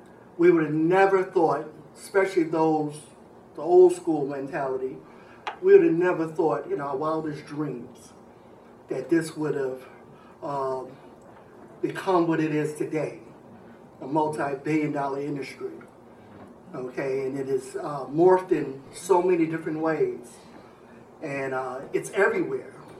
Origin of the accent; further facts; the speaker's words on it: New York City, New York, United States; also born or lived in Harlem, New York City; I was born in Harlem, New York City, raised in the Bronx, and seen a lot of things growing up, experienced a lot of things as well.